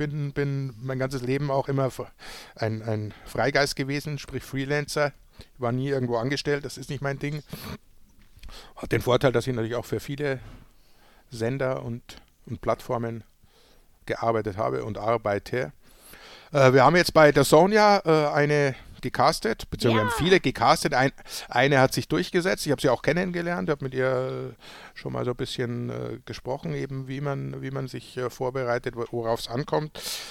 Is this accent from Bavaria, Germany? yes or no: yes; Munich, Bavaria, Germany; natürlich in meiner Heimatstadt findet dann das erste NFL-Spiel.